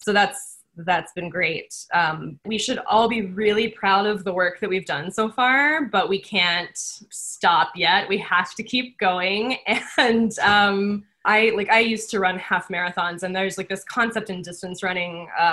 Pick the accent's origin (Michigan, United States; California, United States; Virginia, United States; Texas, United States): Texas, United States; moved away; also born or lived in New York; I grew up in Texas where it was very red when I last was able to vote there. And then I lived in New York where it was always very blue. And now I'm in Oregon